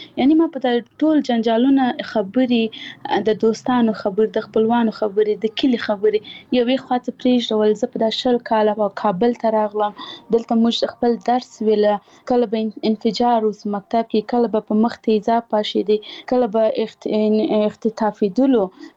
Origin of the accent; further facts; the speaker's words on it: Paktia, Afghanistan; زه خپل د پکتیا ولایت یم، زه د یو کلي یم